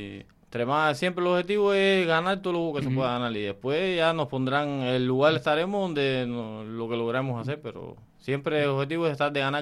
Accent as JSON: {"language": "Spanish", "region": "Matanzas", "country": "Cuba", "said": "yo vengo de Matanzas, siempre una provincia que es puntera en el país en el béisbol"}